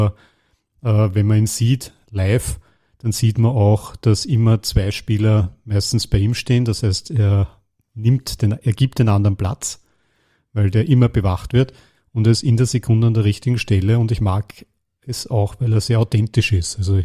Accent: Austria; was ich als Österreicher auch sehr gehofft habe.

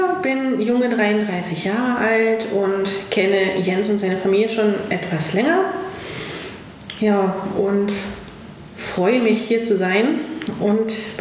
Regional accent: East Germany, Germany; born there; Also ich als gebürtiger Ossi, damals ja noch, bin in den Westen gegangen

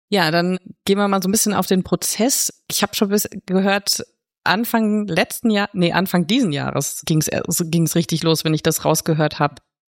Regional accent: Hesse, Germany; Als Hesse

